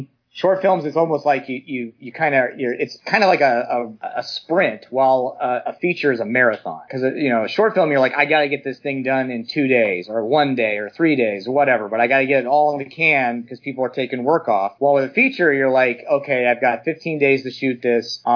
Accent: Nebraska, United States; I grew up in Nebraska, a small town. I kind of just fantasized about making movies since I was a little kid growing up in the 80s.

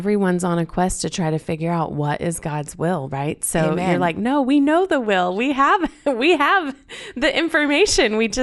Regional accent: United States; you know that Sonia is from Guatemala and I'm from the United States, but I do live kind of a bilingual life, English, Spanish.

